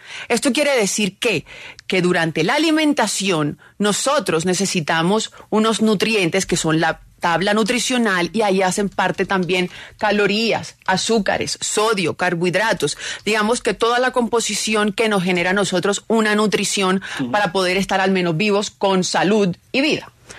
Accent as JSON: {"language": "Spanish", "town": "Montería", "region": "Córdoba", "country": "Colombia", "tie": "born there", "said": "Yo nací en Montería, Córdoba."}